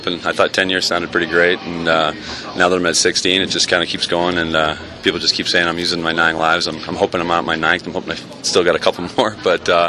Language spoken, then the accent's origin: English; Vancouver, British Columbia, Canada; I grew up in Vancouver, BC